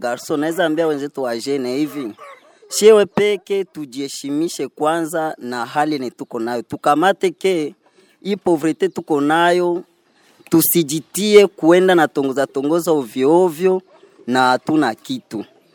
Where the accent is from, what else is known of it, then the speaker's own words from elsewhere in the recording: Uvira, South Kivu, DR Congo; mimi natokea Uvira